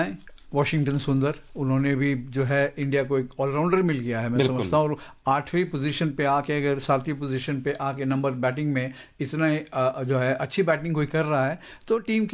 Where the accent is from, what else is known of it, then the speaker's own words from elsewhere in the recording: Hyderabad, Telangana, India; मैं भी हैदराबाद से हूँ तो इसलिए थोड़ा सा सॉफ्ट कर रहा